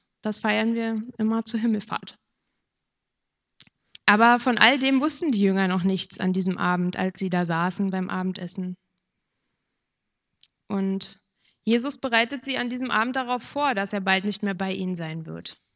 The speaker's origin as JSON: {"language": "German", "region": "Brandenburg", "country": "Germany", "tie": "born or raised there", "said": "bei diesem Freischwimmer musste man damals bei uns in Brandenburg, musste man da auch einen Ring raustauchen"}